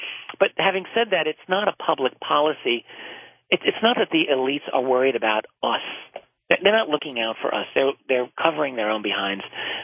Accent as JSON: {"language": "English", "town": "Brooklyn", "region": "New York", "country": "United States", "said": "like you, I'm from Brooklyn, and we got to stick together."}